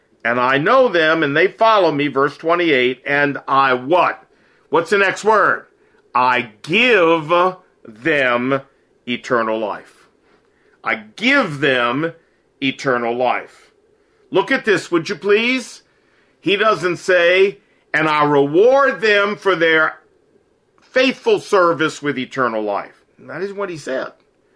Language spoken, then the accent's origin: English; Chicago, Illinois, United States; now in Seoul, South Korea; I'm originally from Chicago, and I currently live in Seoul, Korea.